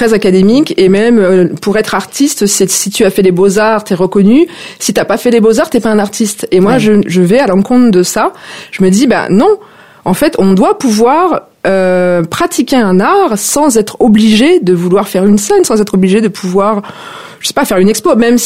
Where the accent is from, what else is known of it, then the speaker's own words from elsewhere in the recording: Normandy, France; now in Villejuif, France; j'habite en région parisienne, dans le sud de Paris, à Villejuif. Je suis originaire de Normandie, donc j'ai 47 ans